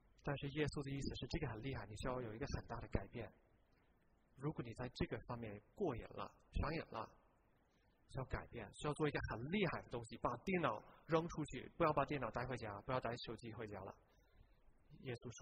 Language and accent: Chinese; United Kingdom; Chinese is a second language; now in Hong Kong; 我来自英国